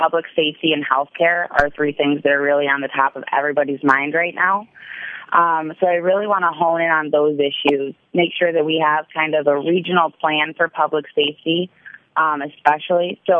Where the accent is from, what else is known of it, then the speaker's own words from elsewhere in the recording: Ann Arbor, Michigan, United States; Well, I was raised down in Ann Arbor. Probably shouldn't say that on the air here in the Lansing area.